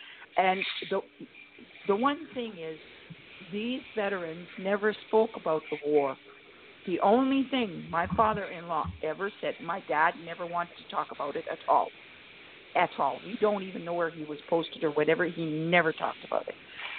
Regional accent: Ontario, Canada; I'm from Northern Ontario, and we're fighting.

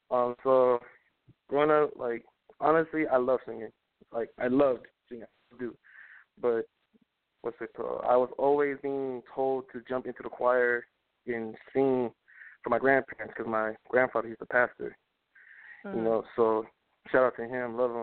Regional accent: Riverside, California, United States; I'm from Riverside, California, about to be 20 years old soon this summer. I started rapping when I was 13.

